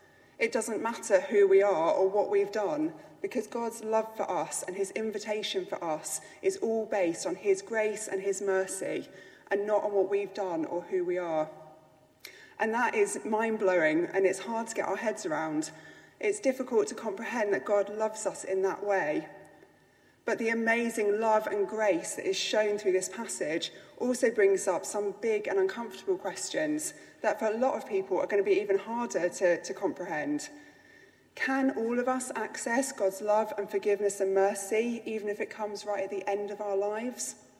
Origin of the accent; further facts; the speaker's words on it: United Kingdom; It's something, I think, in our national identity, what's fair and what's unfair.